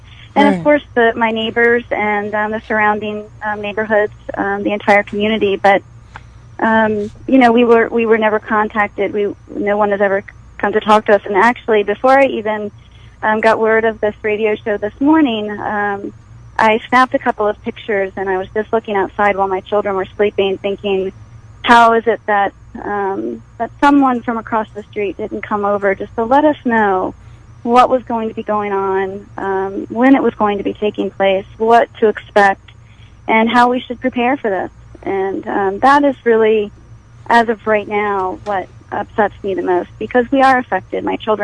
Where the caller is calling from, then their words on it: Cove Point, Maryland, United States; I'm calling from Cove Point, Maryland.